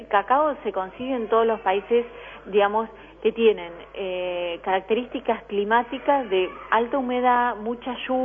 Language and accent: Spanish; Entre Ríos, Argentina; yo vengo de Entre Ríos, en ese momento estaba trabajando en Concepción del Uruguay, en un banco.